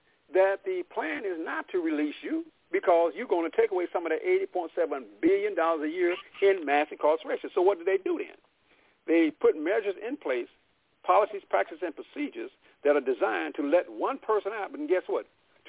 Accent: Oklahoma, United States; And I'm not just saying it because I'm from Oklahoma.

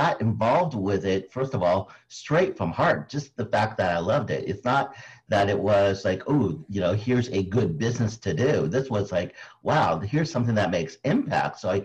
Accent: Philippines; You know, every time I, you know, being Filipino, anytime I go to a country where majority of the people have black hair, I got to get a red hat or something.

